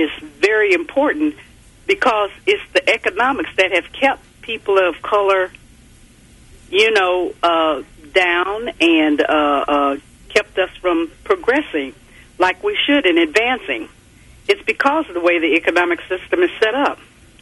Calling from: United States; I'm calling from Wyandotte County.

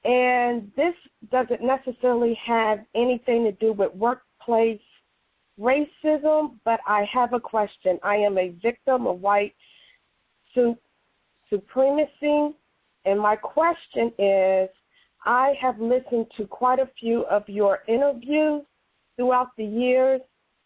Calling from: Washington, District of Columbia, United States; I'm calling from Washington, D.C., and I listened to this program.

